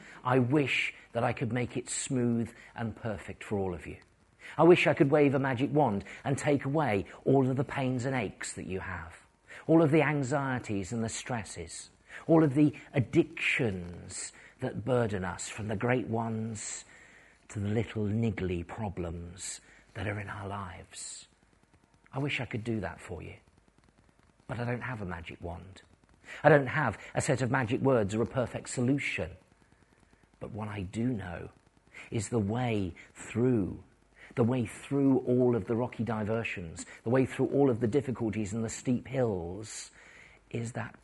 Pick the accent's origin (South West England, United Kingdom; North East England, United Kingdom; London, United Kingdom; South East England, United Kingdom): South West England, United Kingdom; Plymouth; I come from Plymouth, from the northeast edge of Plymouth. I like to describe the parishes I'm from runs from the airport up to the moor.